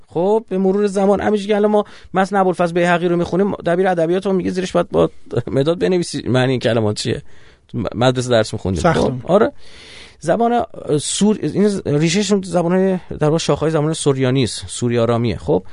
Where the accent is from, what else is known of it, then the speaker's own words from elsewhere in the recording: Iran; آیا ما چون ایرانی هستیم